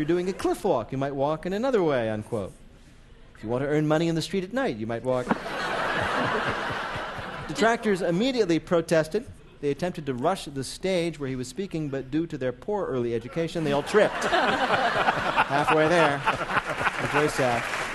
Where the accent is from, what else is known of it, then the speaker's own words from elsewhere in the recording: New Jersey, United States; I grew up in New Jersey, but I don't know where Robbinsville is.